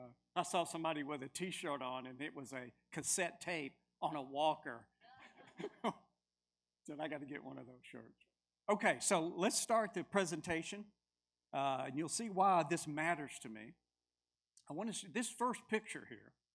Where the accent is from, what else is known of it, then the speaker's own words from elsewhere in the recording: Mississippi, United States; Even though I was born and reared in the Bible Belt, you know, we're referred to as a Bible Belt in this part of the U.S. I was raised in Mississippi. Even though that, I wasn't raised in the church. Never went to church as a child.